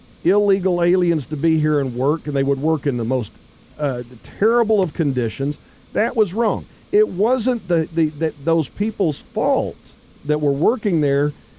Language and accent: English; United States; So it's also we as the American people, because we got this benefit and that welfare benefit, why should we go to work?